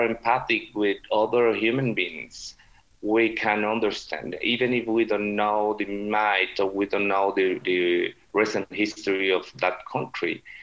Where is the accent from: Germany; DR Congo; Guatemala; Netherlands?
Guatemala; In Guatemala, we suffer a very, very long military war